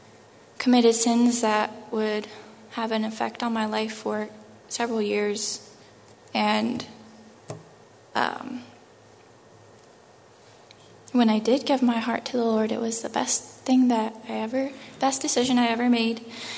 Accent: Maryland, United States; I'm from Maryland.

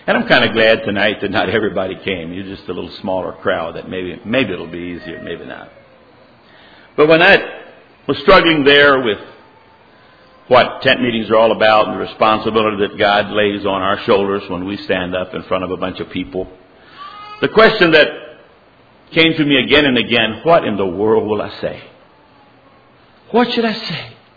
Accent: Nicaragua; now in United States; We're not from Pennsylvania. We're from Nicaragua, and things are a little different here.

